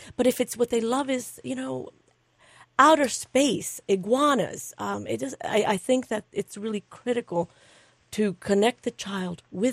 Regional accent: the South, United States; I grew up in the South in the 60s

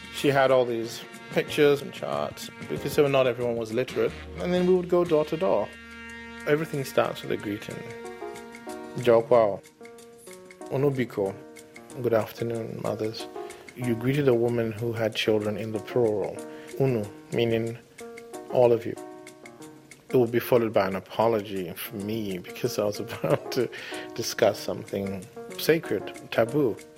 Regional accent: Afikpo, Ebonyi, Nigeria; born there; I'm a novelist, a poet. I was born in Afikbo in southeastern Nigeria.

